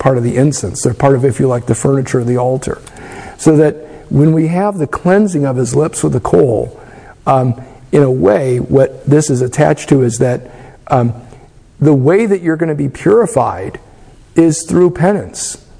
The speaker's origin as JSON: {"language": "English", "country": "United States", "said": "but we still pick up a lot of American things because we're Americans."}